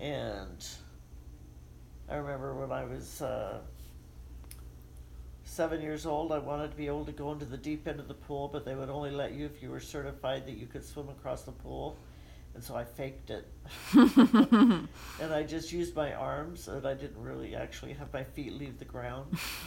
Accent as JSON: {"language": "English", "town": "Portland", "region": "Oregon", "country": "United States", "tie": "born there", "said": "I was born in 1954 in Portland, Oregon, and our first house was the house I liked best of all the houses I lived in."}